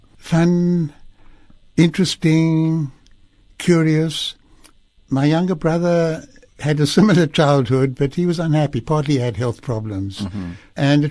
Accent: Cape Town, Western Cape, South Africa; I grew up in Cape Town, I went to school in Cape Town, went to high school in Cape Town, I went to university in Cape Town, and I went to jail in Cape Town.

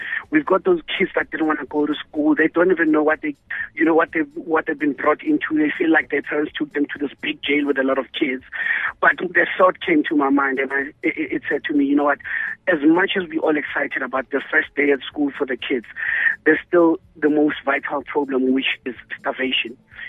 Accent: Randfontein, Gauteng, South Africa; I was born and raised in Mohaking Randfontein, stayed in Tembisa, stayed in Mshuzi, Middleburg. I went to school at Palma Senior Secondary School

